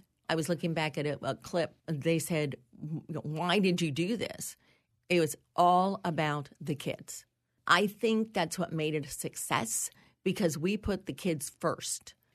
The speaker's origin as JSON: {"language": "English", "town": "New York City", "region": "New York", "country": "United States", "tie": "born or raised there", "said": "I grew up in New York City, and my father was a professional fashion photographer for many, many years. My mother was a model."}